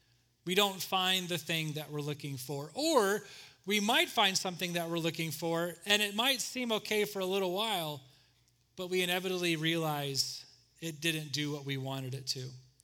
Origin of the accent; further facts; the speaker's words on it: Indiana, United States; now in Chicago, United States; I grew up in Northwest Indiana going to garage sales.